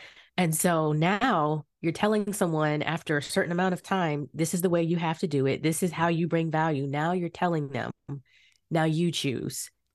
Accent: Florida, United States; So I grew up in Florida in the United States. It's like southern states.

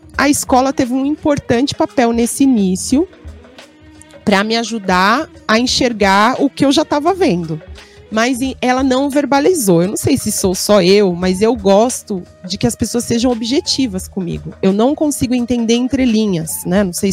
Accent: São Paulo, Brazil; Eu sou originalmente de Parada de Taipas, que fica na região noroeste de São Paulo.

